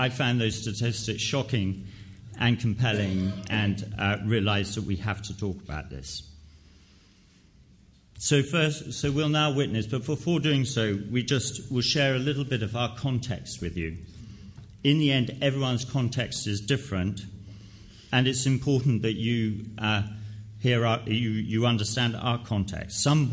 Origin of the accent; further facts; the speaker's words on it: England, United Kingdom; I come from an Anglican family, and as you can tell by my voice, I'm English.